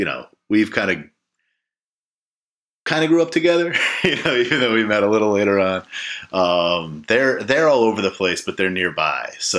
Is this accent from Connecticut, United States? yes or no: yes; Connecticut, United States; I grew up in Connecticut. I've always lived in Connecticut, except for that, you know, stint in Boston as a young adult, but kind of out on our own there.